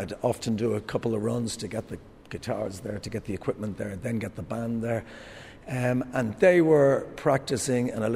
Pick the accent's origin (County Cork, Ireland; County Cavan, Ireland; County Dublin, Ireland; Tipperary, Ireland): County Dublin, Ireland; Ballymun; I was one of 10 children. We grew up in Cedarwood Road in Ballymun, old Ballymun.